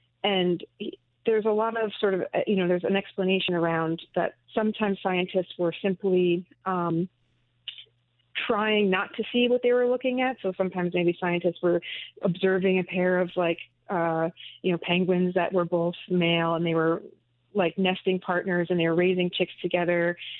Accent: United States; our culture, as I'm an American, you know, is one of like human exceptionalism, right?

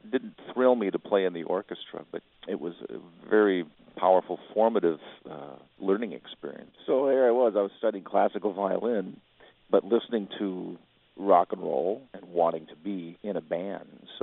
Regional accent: Rockford, Illinois, United States; I grew up in Rockford, Illinois.

